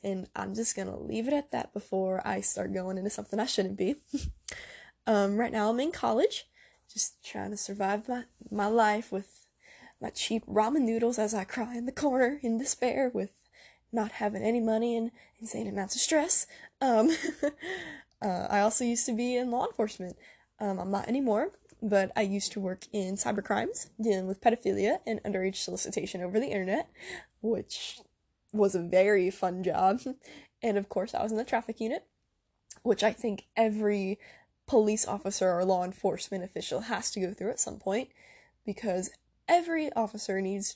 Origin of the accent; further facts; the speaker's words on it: Honolulu, Hawaii, United States; born there; now in Florida, United States; I was born in Honolulu, Hawaii, in the USA, and I've lived all over the United States due to my dad's military career, and right now I live in Florida